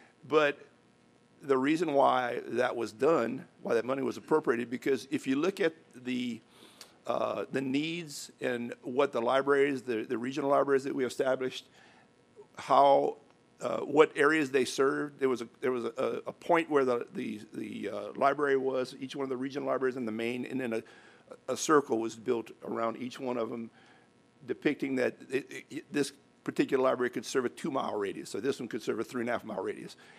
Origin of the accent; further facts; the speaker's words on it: Lafayette, Louisiana, United States; I'm from Lafayette.